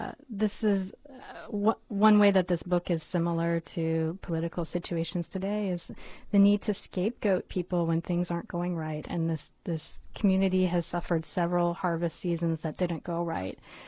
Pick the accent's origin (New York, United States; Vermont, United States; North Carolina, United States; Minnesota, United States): Vermont, United States; I grew up in Vermont, and so I knew, exactly what the forest feels like when it's getting dark and filling with snow. I am of German heritage.